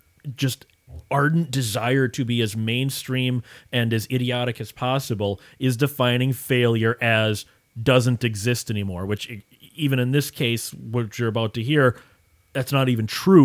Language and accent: English; Wisconsin, United States; Well, you're just in Wisconsin. I'm from Wisconsin.